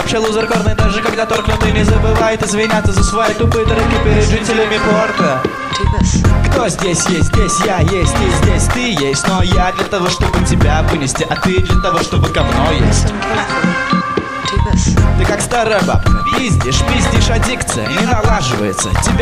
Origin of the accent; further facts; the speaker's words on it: Dimitrovgrad, Ulyanovsk Oblast, Russia; Я из Димитровграда.